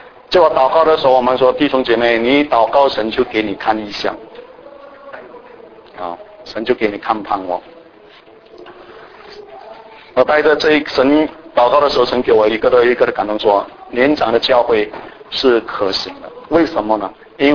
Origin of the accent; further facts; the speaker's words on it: Malaysia; moved away as an adult; now in United States; 我3年半前我来美国这里服事我从马来西亚过来了。